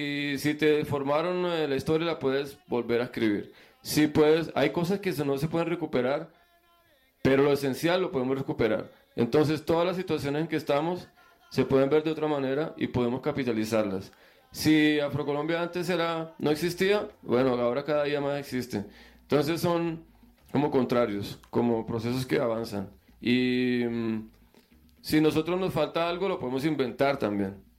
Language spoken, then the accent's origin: Spanish; Colombia; como colombianos, de que lo que nos va a representar afuera será un gol